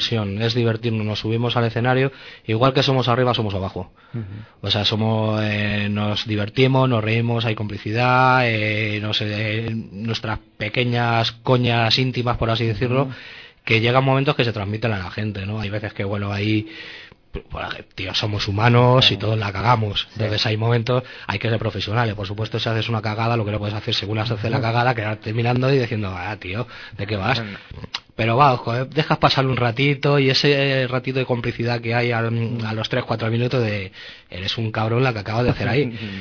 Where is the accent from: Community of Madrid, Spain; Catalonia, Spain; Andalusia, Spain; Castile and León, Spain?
Community of Madrid, Spain; Madrid; O sea, es que somos de Madrid. El problema es que somos de Madrid